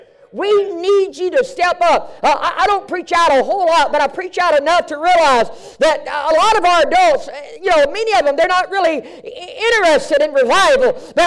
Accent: Mississippi, United States; I'm from Mississippi, I can say that.

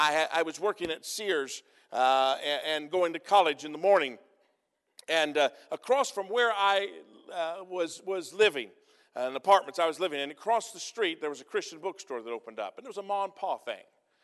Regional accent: United States; because I'm an American and grew up in America.

